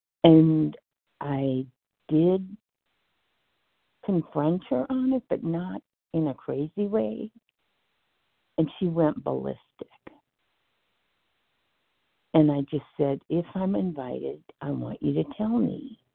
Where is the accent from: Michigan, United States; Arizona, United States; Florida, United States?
Michigan, United States; I'm another Michigander. I'm from Northern Michigan.